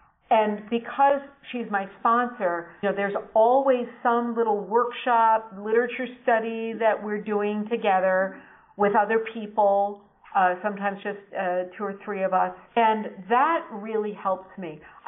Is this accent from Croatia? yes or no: no; Cambridge, Massachusetts, United States; I'm from Cambridge, Massachusetts, Metro West Intergroup.